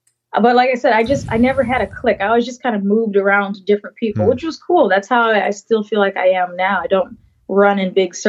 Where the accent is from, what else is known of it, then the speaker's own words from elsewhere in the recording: Midwest, United States; Well, but, see, I'm from the Midwest. We apologize a lot, so I'm sorry for apologizing.